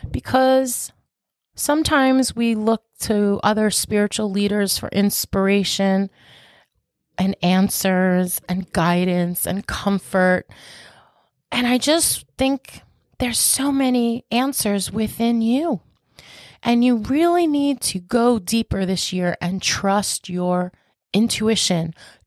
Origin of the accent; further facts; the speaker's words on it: Franklin Square, New York, United States; town of Franklin Square, New York. That's our most popular city. So this makes sense because that's my hometown.